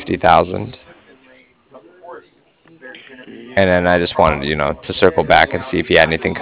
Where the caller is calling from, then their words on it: Cardiff, Wales, United Kingdom; And I was calling from Cardiff. That's C-A-R. D-I-F-F, like Frank.